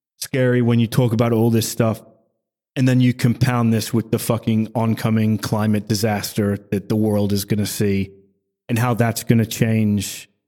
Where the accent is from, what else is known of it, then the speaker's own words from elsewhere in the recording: Sunderland, North East England, United Kingdom; I'm from Sunderland, and Sunderland's an extremely working class, relatively poor part of England. But our neighbor is Newcastle